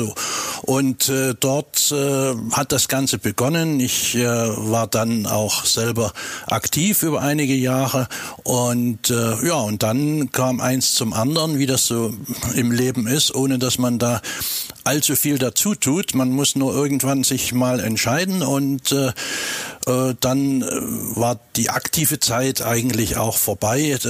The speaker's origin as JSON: {"language": "German", "region": "Saxony", "country": "Germany", "said": "ich komme ja aus dem Sächsischen."}